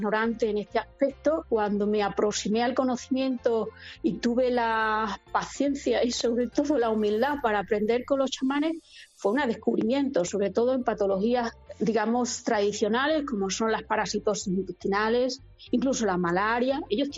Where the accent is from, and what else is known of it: Guareña, Extremadura, Spain; born or raised there